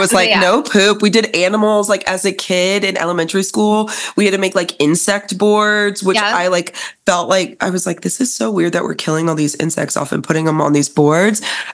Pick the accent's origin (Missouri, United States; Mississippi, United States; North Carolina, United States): Missouri, United States; Warrensburg; also born or lived in South America / San Diego, United States; I'm from the Midwest. I grew up in Missouri. I grew up in a small town in Missouri called Warrensburg, Missouri originally. I was like born in South America. I lived in San Diego as a child.